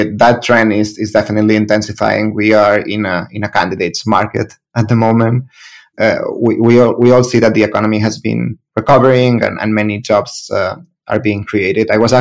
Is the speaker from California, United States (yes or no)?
yes; San Francisco, California, United States; moved away as an adult; also born or lived in Spain / Netherlands; I'm from San Francisco. I started around 15 years ago my career in recruitment as well. Started in recruitment on the agency side in Spain, and then later on moved to the Netherlands, where I spent 10 years of my career.